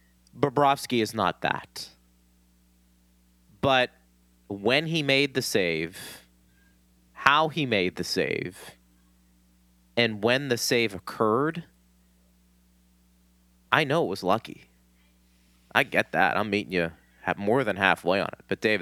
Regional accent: Pittsburgh, Pennsylvania, United States; I grew up in Pittsburgh understanding that Frank Pietrangelo made one of the greatest saves in playoff history against the Devils.

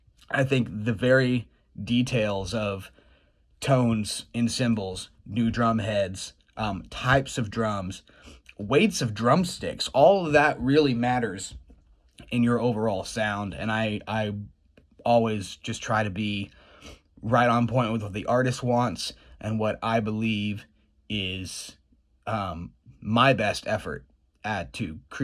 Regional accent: Arkansas, United States; We grew up together in Arkansas

